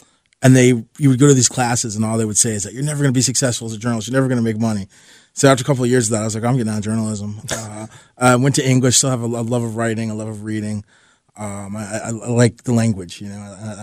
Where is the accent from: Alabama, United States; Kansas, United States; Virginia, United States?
Virginia, United States; also born or lived in Baltimore / Chicago; I was born in Baltimore, grew up in Northern Virginia. From there, I went to the University of Maryland. Pretty much been in the state ever since, except for 4 years I spent in Chicago.